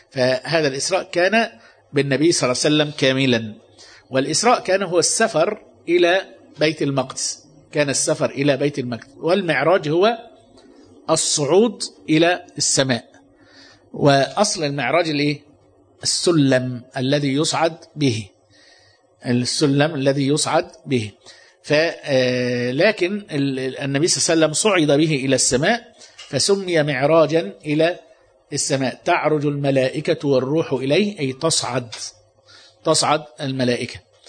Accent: Mecca, Makkah Province, Saudi Arabia; احنا عندنا في مكة يعني في نسمع عن

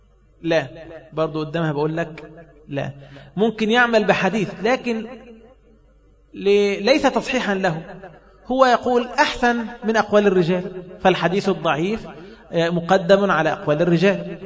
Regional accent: Alexandria, Alexandria Governorate, Egypt; أنا من اسكندرية أكون عارف في الغالب

